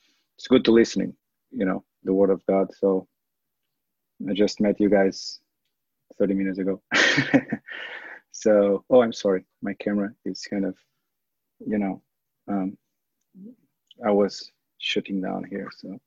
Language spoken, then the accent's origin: English; Portugal; now in United States; Well, I'm a Portuguese guy living in the United States for 6 years now, working in high tech here in Silicon Valley.